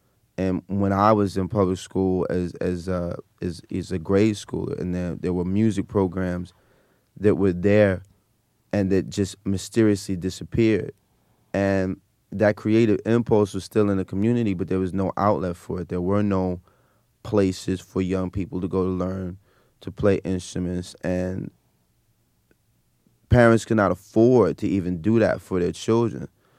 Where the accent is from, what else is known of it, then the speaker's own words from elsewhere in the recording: Brooklyn, New York, United States; Well, I was born in Downstate Hospital in Flatbush, and I was raised in Bedford-Stuyvesant and Roosevelt Projects. And then when I was around 9 or 10, moved back to Flatbush.